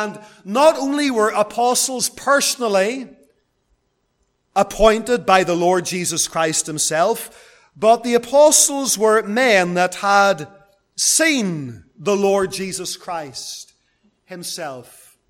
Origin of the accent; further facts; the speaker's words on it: Lisburn, Northern Ireland, United Kingdom; I remember growing up in Lisburn, and there were certain churches around the town